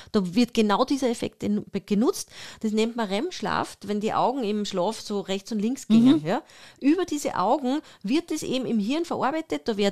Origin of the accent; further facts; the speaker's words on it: Austria; also bei uns in Österreich gibt es sowas natürlich nicht, so schlau sind wir leider noch nicht